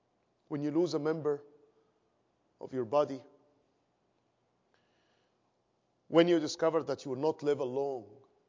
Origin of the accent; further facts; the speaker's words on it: Egypt; As you may know, or many of you may know, I'm from Egypt.